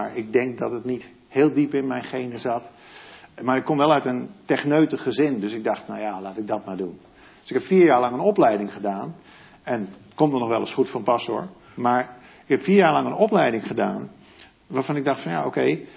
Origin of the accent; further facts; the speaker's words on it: Friesland, Netherlands; Ik ben een hele gewone jongen. Ik ben op het Friese platteland opgegroeid.